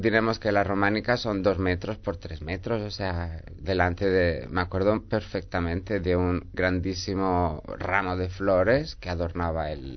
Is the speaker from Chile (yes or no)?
no; Sabadell, Catalonia, Spain; born there; now in Barberà del Vallès, Spain; nací en Sabadell, bueno, nací en el Hospital Santa Fe, creo que fue Santa Fe, y bueno, ahora estoy viviendo, gracias a mis padres, con mis padres en Barberà.